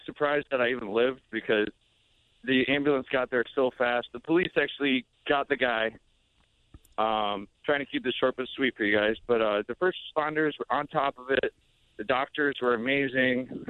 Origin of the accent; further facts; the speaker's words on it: Connecticut, United States; No, I was actually living in California. I'm from Connecticut, from the 203.